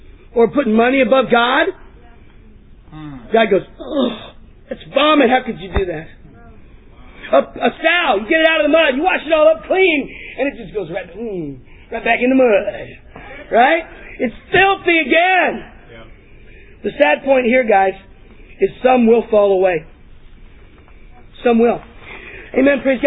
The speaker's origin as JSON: {"language": "English", "region": "Texas", "country": "United States", "tie": "born or raised there", "said": "I grew up with them in Texas and just believe they're supposed to be outside."}